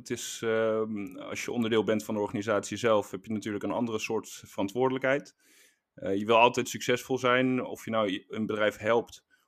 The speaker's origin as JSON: {"language": "Dutch", "town": "Waalwijk", "region": "North Brabant", "country": "Netherlands", "tie": "born or raised there", "said": "En ik ben opgegroeid in Waalwijk."}